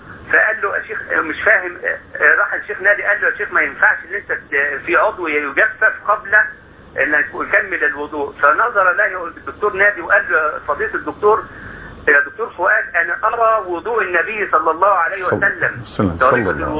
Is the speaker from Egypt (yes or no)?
yes; Egypt; مع أننا قاعدين في مصر ومع الانشغال الشديد اللي احنا فيه، إلى الآن عندنا حاجة تربينا عليها في الريف المصري بتاعنا